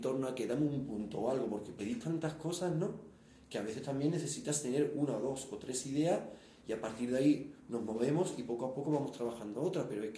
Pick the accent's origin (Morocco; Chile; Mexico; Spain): Spain; Jerez, Andalusia; also born or lived in France; now in Madrid, Spain; Tú eres migrante, yo soy de aquí. Bueno, yo no soy de aquí, yo soy de Jerez, me fui a Francia, ahora estoy en Madrid.